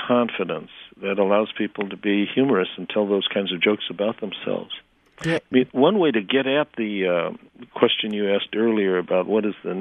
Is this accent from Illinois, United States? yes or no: yes; Chicago, Illinois, United States; growing up in Chicago, Wisconsin always seemed to me enormously greener and hillier and fuller of water than northern Illinois anyway.